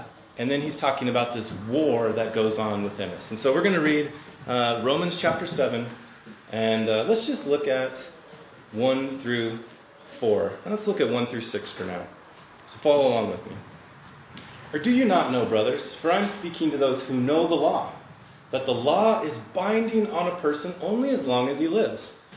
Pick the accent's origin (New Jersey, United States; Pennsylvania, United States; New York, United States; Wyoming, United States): Wyoming, United States; My wife and I just love the drive out here. We're from Wyoming. We have to drive like 2 hours to get anywhere, so we love the wide open spaces and feel at home here with you guys.